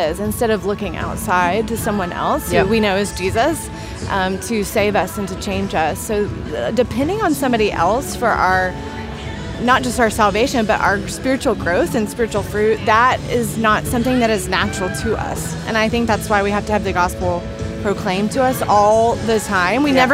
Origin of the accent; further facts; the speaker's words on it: Texas, United States; born there; now in Virginia, United States; I'm a Texan by birth, but we live in Virginia now, and I love it.